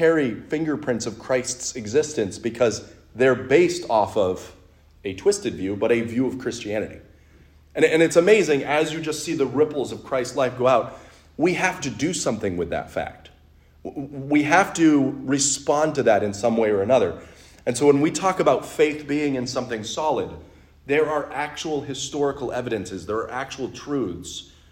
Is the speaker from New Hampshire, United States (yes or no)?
yes; New Hampshire, United States; You know, like I come from New Hampshire, you know, where worst comes to worst, you just go hide in the woods and you're fine for a while.